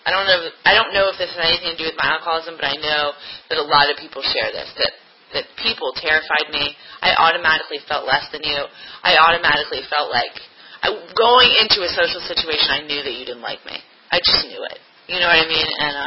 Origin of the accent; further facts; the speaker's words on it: Arlington, Virginia, United States; And I grew up in Virginia. I grew up in Arlington, Virginia, and I had a really great family.